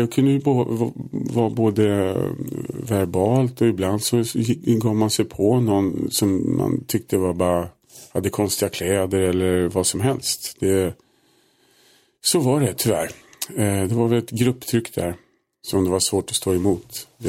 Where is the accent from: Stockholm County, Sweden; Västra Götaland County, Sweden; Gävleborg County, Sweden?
Stockholm County, Sweden; Solna; moved away as an adult; also born or lived in France; Jag har bott i Solna ända fram till jag var 19. När jag flyttade till Frankrike då ett par år faktiskt. Så att, Solna, det är norr om stan, det är ett bra ställe att växa upp på, tyckte jag.